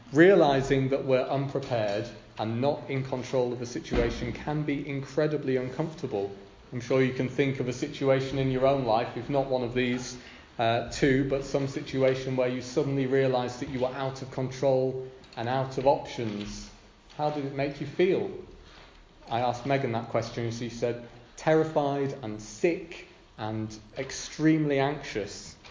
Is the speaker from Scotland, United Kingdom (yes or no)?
no; Robin Hood's Bay, Yorkshire and the Humber, United Kingdom; I grew up in Robin Hood's Bay, and I remember being warned about the danger of the tides from a young age